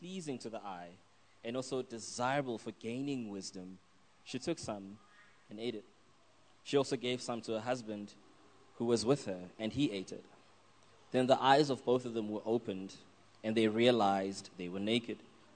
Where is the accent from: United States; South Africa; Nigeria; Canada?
South Africa; Brakpan, Gauteng; I'm from Brakpan, so we definitely will be braaiing, because that's what we do in Brakpan.